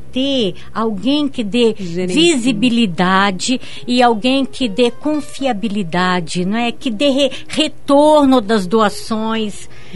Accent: Brazil; now in Curitiba, Brazil; Então, da nossa parte, enquanto brasileiros, né, enquanto voluntários desse grupo Fraternidade na Unidade, a gente busca assim sensibilizar a comunidade curitibana

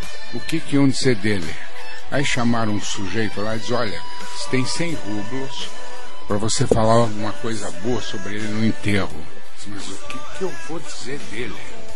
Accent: Bolivia; now in Brazil; Eu sou brasileiro, naturalizado, certo? Sou boliviano, brasileiro, naturalizado, certo? Mas eu sou da religião judaica.

